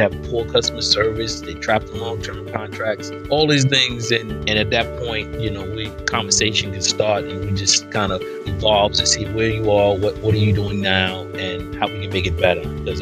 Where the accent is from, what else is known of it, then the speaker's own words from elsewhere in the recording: Brooklyn, New York, United States; I'll start from where I was born. Brooklynite, born and raised in New York.